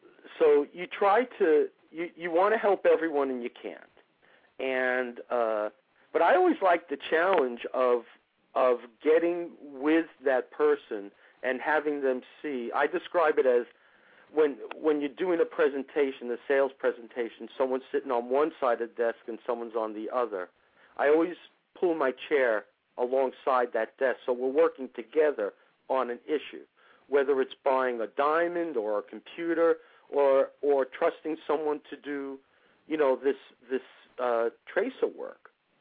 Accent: Brooklyn, New York, United States; now in Maine, United States; I'm originally from Brooklyn, New York.

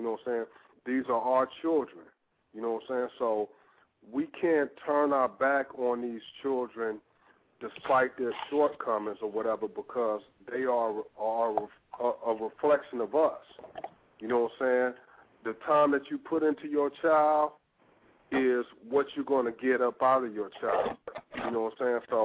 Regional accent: California, United States; I grew up in California

